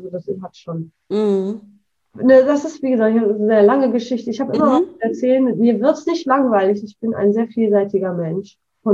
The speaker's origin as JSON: {"language": "German", "town": "Bergisch Gladbach", "region": "North Rhine-Westphalia", "country": "Germany", "tie": "born there", "said": "Ich bin geboren in Bergisch Gladbach. Ich habe da aber nie gewohnt. Also eigentlich wäre ich Kölnerin geworden, wäre meine Mutter mal ins Kölner Krankenhaus gefahren. Aber nein, es musste nach Bergisch Gladbach."}